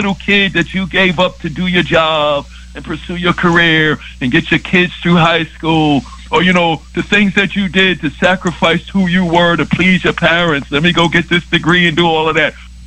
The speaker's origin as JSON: {"language": "English", "town": "Queens", "region": "New York", "country": "United States", "tie": "born or raised there", "said": "from Hollis, Queens. I'm light skinned. I live in Queens. I'm the king from Queens."}